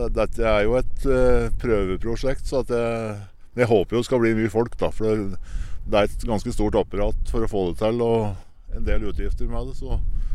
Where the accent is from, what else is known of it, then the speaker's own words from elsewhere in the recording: Eina, Innlandet, Norway; Jeg hadde litt planer om at jeg skulle gjøre noe på Eina egentlig, som jeg hjemme på Eina